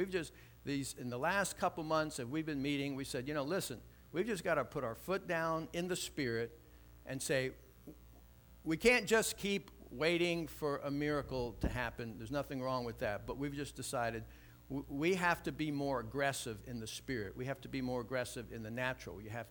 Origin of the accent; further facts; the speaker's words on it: Micanopy, Florida, United States; I live in Micanopy. I was raised in Micanopy. I love Micanopy.